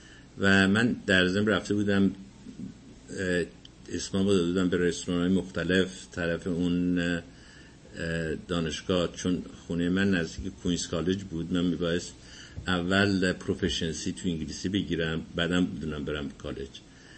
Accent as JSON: {"language": "Persian", "town": "Tehran", "region": "Tehran Province", "country": "Iran", "tie": "born or raised there", "moved": "yes", "lives_now": "United States"}